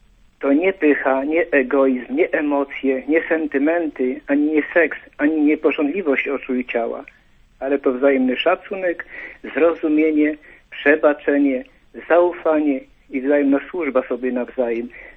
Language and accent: Polish; Łowicz, Łódź Voivodeship, Poland; jestem z Łowicza.